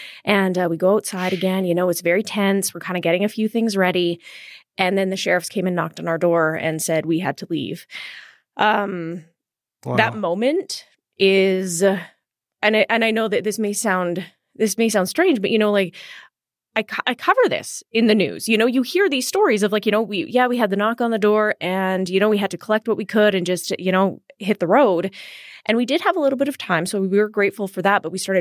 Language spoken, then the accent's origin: English; Edmonton, Alberta, Canada; And I grew up in Edmonton, and so I you know, I don't want to date myself